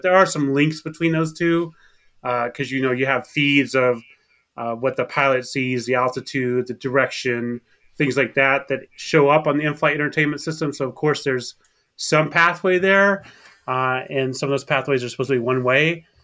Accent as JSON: {"language": "English", "region": "Arkansas", "country": "United States", "tie": "born or raised there", "said": "I grew up in Arkansas. That's where I graduated high school."}